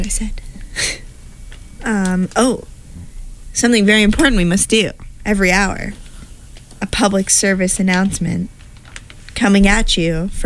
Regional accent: New Jersey, United States; There's a bunch coming up in June, including my state, my home state of New Jersey.

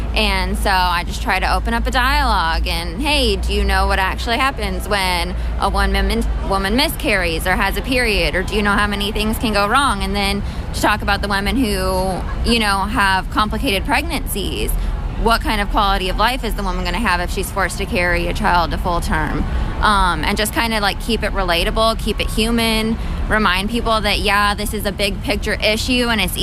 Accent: North Carolina, United States; I am from Iredell County, North Carolina.

